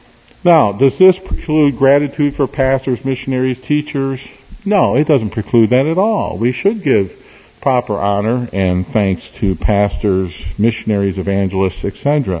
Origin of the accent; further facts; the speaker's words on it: Chicago, Illinois, United States; also born or lived in Hammond, Indiana; Now, as a younger man, I grew up near Hammond, Indiana. I grew up in Chicago on the south side with Saved Market Manor Baptist Church, the city church at 60th in California.